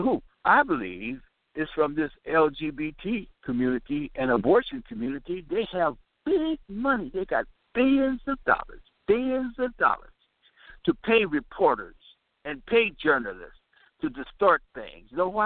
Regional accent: California, United States; I'm from California. I see it.

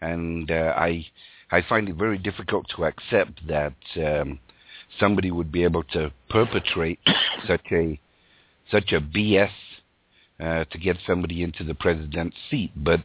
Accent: Canada; I forget what it is because I'm Canadian, of course, so we don't know all of the amendments.

